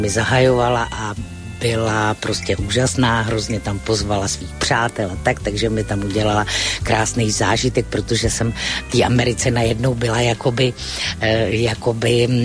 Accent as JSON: {"language": "Czech", "region": "Prague", "country": "Czechia", "said": "já jsem z Letné, z Pavlače a moje babička s dědou třeba přesně takhle mluvili takovou tou špatnou praštinou"}